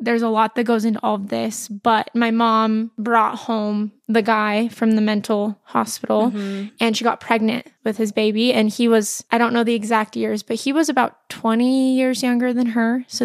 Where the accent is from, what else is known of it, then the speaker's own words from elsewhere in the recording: Provo, Utah, United States; In Utah. I grew up in Provo.